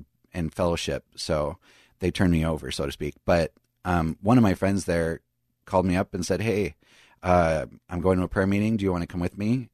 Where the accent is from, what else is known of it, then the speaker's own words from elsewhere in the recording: Northfield, Minnesota, United States; I grew up in Northfield. I was in Northfield at the time.